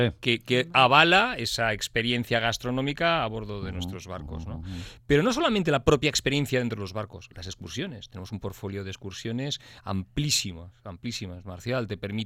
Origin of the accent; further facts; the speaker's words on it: Spain; Somos españoles.